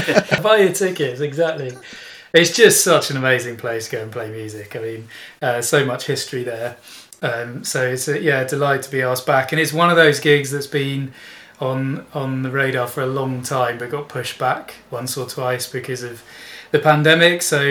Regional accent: England, United Kingdom; But as we are English and we want to have, you know, integrity in the songs that we're choosing to sing, and for it to sort of represent as closely as we can the culture that we feel a part

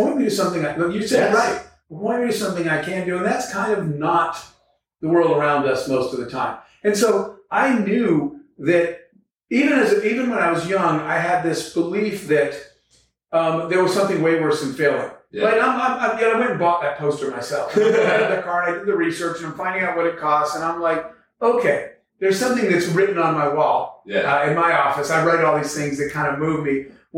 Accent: Arizona, United States; I've told this story before, that I grew up in the Arizona desert, kind of middle of nowhere, with a single mom who had three jobs and four kids. We were poor.

